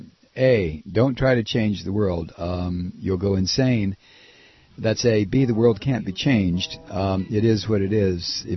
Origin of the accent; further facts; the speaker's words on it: Toledo, Ohio, United States; Those are the four big ones in when I was a kid growing up in Toledo.